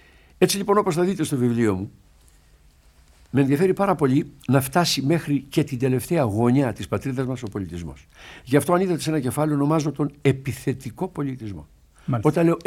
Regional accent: Kalamata, Peloponnese, Greece; born there; εγώ τουλάχιστον που γεννήθηκα στην Καλαμάτα

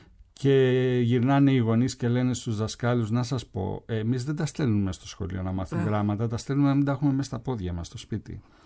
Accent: Rethymno, Crete, Greece; είμαι κριτικός, ξέρεις, είμαι από το Ρέθυμνο.

